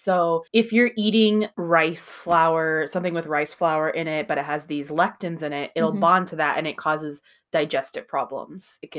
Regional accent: Minnesota, United States; accent: Minnesotan; You see, with my somewhat Minnesotan accent, it comes off as soda.

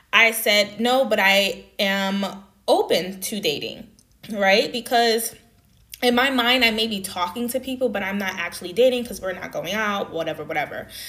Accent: United States; And then we discovered that we're from both from the States, the US.

